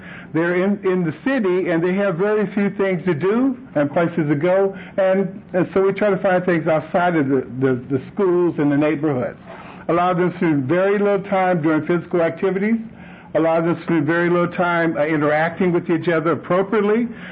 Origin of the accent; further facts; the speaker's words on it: Los Angeles, California, United States; I remember when I was a kid, you know, growing up in Los Angeles, California, there wasn't a whole lot of wildlife for me to do.